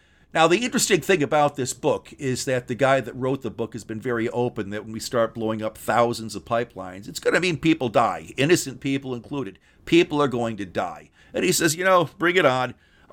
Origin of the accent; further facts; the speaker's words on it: Michigan, United States; in my home state, I go down to Dearborn or I go down to Hamtramck and I see the protests.